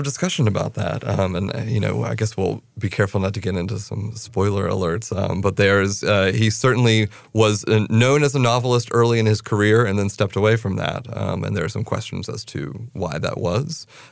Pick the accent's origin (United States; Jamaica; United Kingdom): United States; Staunton, Virginia; I grew up in Stanton, Virginia. So I guess 3 hours south.